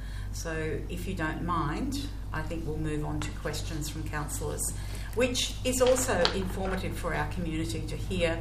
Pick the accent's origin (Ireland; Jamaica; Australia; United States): Australia; Queensland; I grew up in Queensland